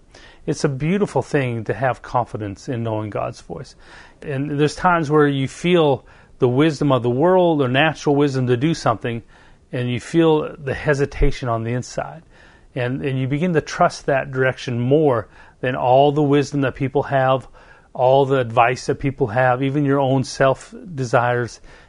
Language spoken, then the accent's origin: English; Canada; now in United States; I couldn't get a job being Canadian in the United States. I couldn't work.